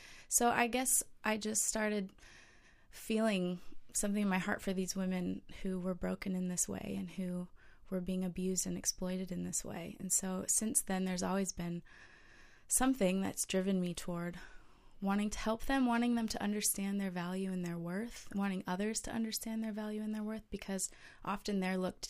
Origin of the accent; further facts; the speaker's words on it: Seattle, Washington, United States; also born or lived in Los Angeles; now in Australia; I grew up in Seattle and spent a number of years in Los Angeles there.